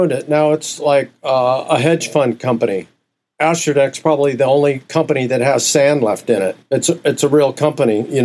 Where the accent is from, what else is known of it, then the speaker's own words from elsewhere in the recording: Huntington Beach, California, United States; Like I said, I grew up on Huntington Beach